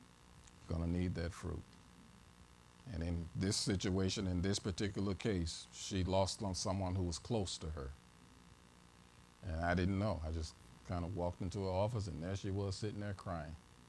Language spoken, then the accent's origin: English; St. Louis, Missouri, United States; And now that you guys have seen what my hometown is like, and you know, St. Louis, and St. Louis is in me.